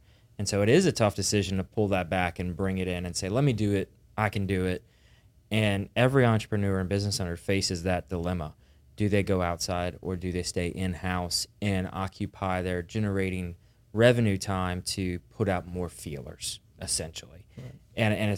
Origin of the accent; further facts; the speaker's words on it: the South, United States; we're from the South